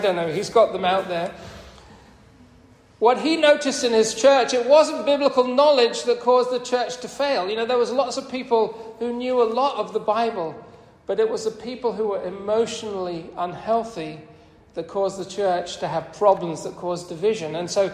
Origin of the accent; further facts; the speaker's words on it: United Kingdom; "Ooh, we're British, we're not emotional."